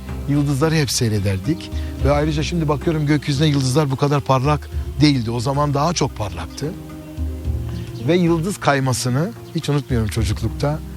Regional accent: Diyarbakır, Diyarbakır Province, Turkey; born there; Biz oraya göçmüşüz yeni eve ve annem beni doğurmuş ve ben yeni Diyarbakır'ın yeni şehrinde doğmuşum.

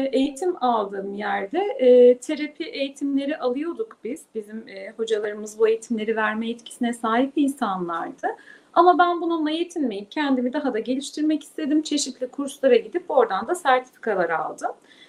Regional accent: Aydın, Turkey; Aydınlıyım, aileme de yakın da Ege Üniversitesi.

